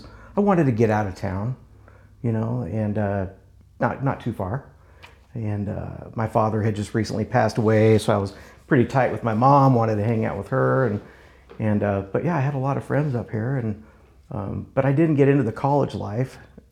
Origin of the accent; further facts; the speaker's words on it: Arvada, Colorado, United States; Well, I grew up in Arvada, not too far from here.